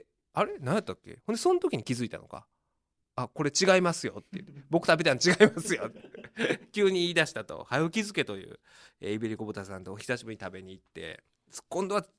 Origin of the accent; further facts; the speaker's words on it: Uji, Kyoto, Japan; 僕もね出身京都とか言うじゃないですか。でも京都人は僕が京都出身なんていうことを認めないんですよ。宇治は京都じゃないんですよ。